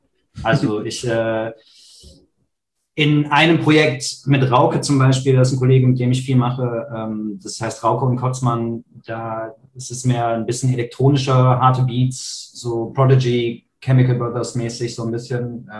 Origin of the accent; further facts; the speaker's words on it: Krefeld, North Rhine-Westphalia, Germany; Ich bin gerade in Krefeld, meiner Heimat.